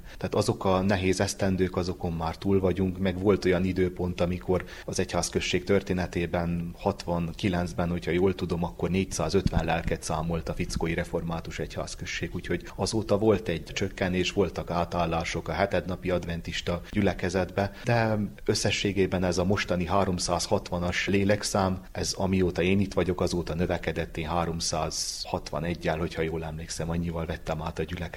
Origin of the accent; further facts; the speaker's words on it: Uzon, Covasna, Romania; also born or lived in Sfântu Gheorghe / Cluj-Napoca; Pontosan, háromszéki származású vagyok. Uzoni 1994-ben születtem. Ott jártam iskolában, majd Sepsiszentgyörgyön